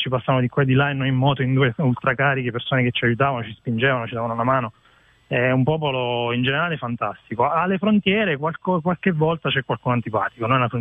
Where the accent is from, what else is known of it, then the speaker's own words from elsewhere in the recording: Teramo, Abruzzo, Italy; Io sono abruzzese di Teramo.